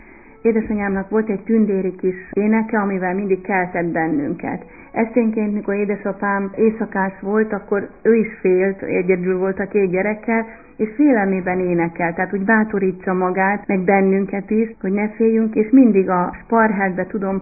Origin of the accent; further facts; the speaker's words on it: Gyömöre, Győr-Moson-Sopron, Hungary; also born or lived in Felpéc; Én Felpécen születtem, illetve nem is Felpécen, hanem Felpécshez tartozó kicsi tízházból áll a pusztán, Halipusztán. Felpécen kereszteltek és ott anyakönyveztek, de én 1 éves voltam, amikor a szüleim beköltöztek Halipusztáról Gyömörére.